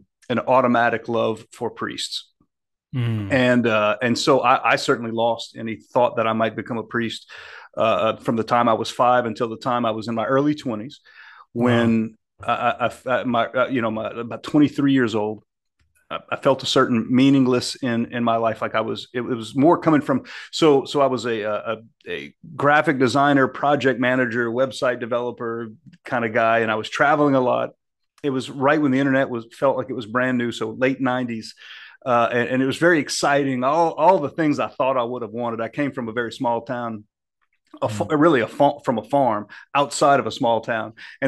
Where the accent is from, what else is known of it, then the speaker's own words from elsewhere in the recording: Louisiana, United States; As it turns out, I'm from South Louisiana. I live and work here now. Most Jesuits live and work in places other than where they grew up. But I grew up about 2.5 hours away from where I live now.